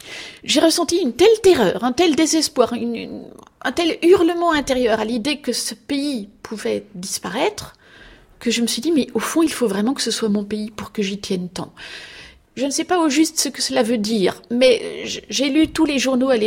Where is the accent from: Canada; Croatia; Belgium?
Belgium; j'ai mis du temps à comprendre que j'étais belge, mais maintenant j'en suis sûre, je suis belge.